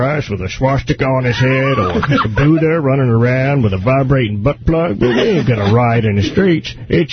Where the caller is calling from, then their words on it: United States; I'm calling from the United States of America.